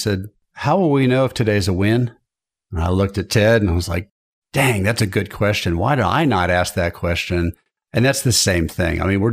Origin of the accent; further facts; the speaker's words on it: Alabama, United States; Hey, I'm from Alabama. More gooder answers.